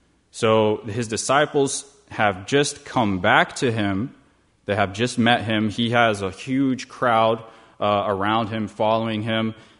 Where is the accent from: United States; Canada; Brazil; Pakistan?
Brazil; English is a second language; We are from Brazil, so it's so nice to see God's family and God's body all over the world